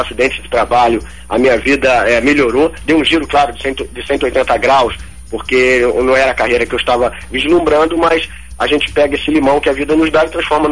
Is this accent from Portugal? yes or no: no; Rio de Janeiro, Brazil; Eu sou aqui mesmo do Rio, do subúrbio do Carioca. A minha história de vida não se difere muito de alguns atletas, né? Do atletismo, né? Sou de comunidade também, tenho uma família de 7 irmãos, gerenciado por uma mulher costureira, minha mãe.